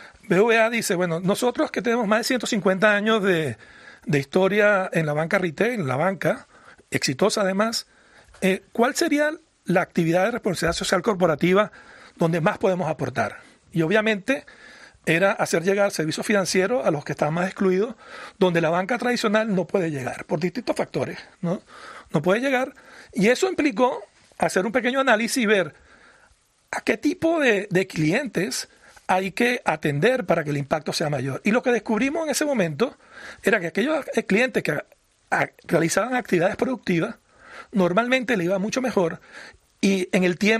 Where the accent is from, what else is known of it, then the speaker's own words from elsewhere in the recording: Venezuela; No, mis padres y son italianos, pero soy venezolano a mucha honra.